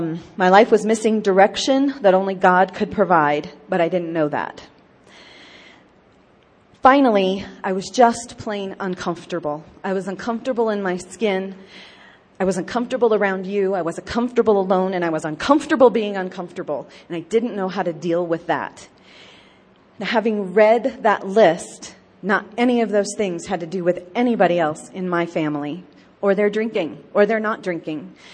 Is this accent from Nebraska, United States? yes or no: yes; Nebraska, United States; also born or lived in Denver; I moved away from Denver last November back to my hometown in my home state of Nebraska, and I lived here for 4 years.